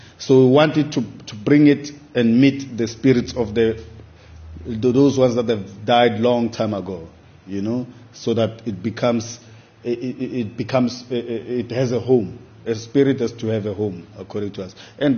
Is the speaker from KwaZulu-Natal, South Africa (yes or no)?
no; Soweto, Gauteng, South Africa; when I was growing up in Soweto, it was so easy.